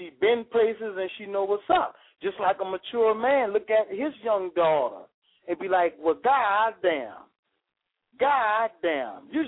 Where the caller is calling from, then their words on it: New Orleans, Louisiana, United States; I'm calling from New Orleans